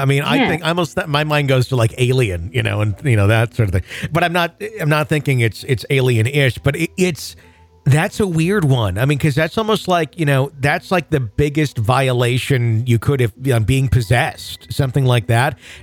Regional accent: Wisconsin, United States; It was called the Lutheran Home in my hometown in Wisconsin.

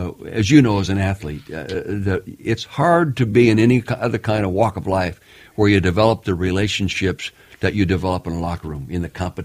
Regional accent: Calistoga, California, United States; Well, I was born in Calistoga, the north end of the Napa Valley.

